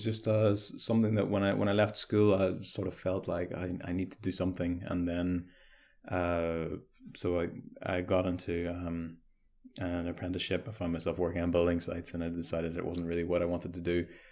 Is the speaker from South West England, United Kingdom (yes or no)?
no; Northern Ireland, United Kingdom; moved away as an adult; I come from Northern Ireland. So that's where I spent the first 20 odd years of my life.